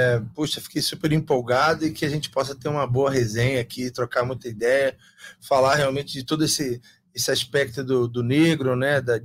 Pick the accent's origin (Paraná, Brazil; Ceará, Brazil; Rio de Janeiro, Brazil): Rio de Janeiro, Brazil; eu moro em Botafogo, nasci e criado em Botafogo.